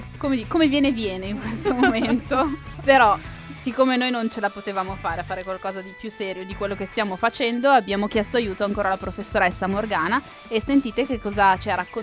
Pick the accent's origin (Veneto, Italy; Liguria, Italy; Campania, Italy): Veneto, Italy; Sono, in realtà sono veneta.